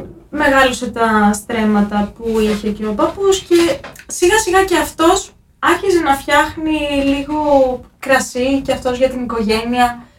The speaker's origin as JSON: {"language": "Greek", "town": "Nea Anchialos", "region": "Thessaly", "country": "Greece", "tie": "born or raised there", "said": "και εγώ προέρχομαι από μια αγροτική οικογένεια. Εκεί και ως γνωστόν στη Νέα Αγχιάλου είναι και ο κάμπος της Νέας Αγχιάλου και Μικροθυβών, που είναι μια αρκετά μεγάλη αμπελοϊνική περιοχή."}